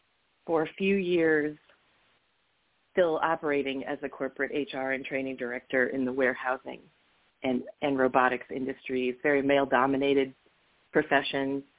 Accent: Fort Wayne, Indiana, United States; I came back to my hometown of Fort Wayne, Indiana, which is about a 300,000 person city, the second largest in Indiana in the northeast corner of the state

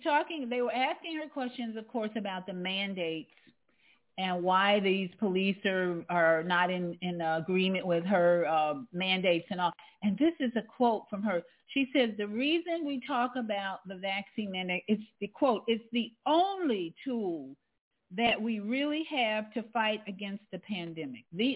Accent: Chicago, Illinois, United States; I'm really interested in my hometown, Chicago, and what the mayor is doing there

